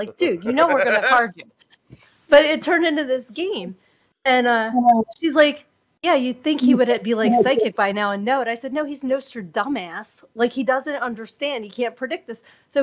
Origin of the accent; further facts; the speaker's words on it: New Jersey, United States; like I grew up in Jersey, so the gas stations are all full serve.